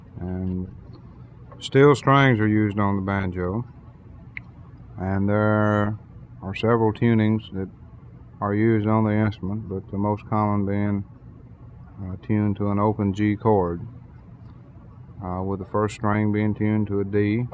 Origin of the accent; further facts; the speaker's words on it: Nashville, Tennessee, United States; I'm from Nashville, Tennessee. I'm a banjo player